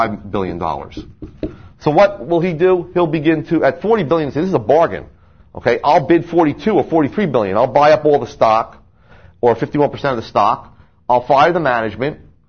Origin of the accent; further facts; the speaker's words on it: New Jersey, United States; from my home state of New Jersey.